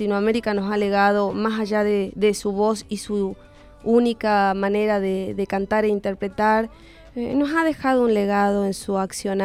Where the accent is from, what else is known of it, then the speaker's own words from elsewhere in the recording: Resistencia, Chaco, Argentina; also born or lived in Clorinda; De ahí me he criado en Resistencia Chaco, nos mudamos de Clorinda.